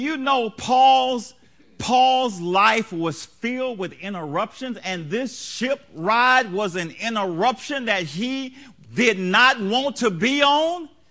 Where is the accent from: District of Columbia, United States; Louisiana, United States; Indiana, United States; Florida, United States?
Louisiana, United States; she was like, you talk funny. Yes, ma'am, I'm from Louisiana.